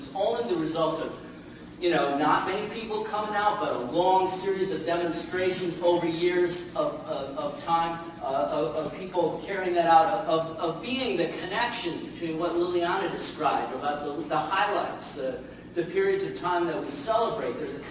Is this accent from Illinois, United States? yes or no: yes; Chicago, Illinois, United States; I'm from Chicago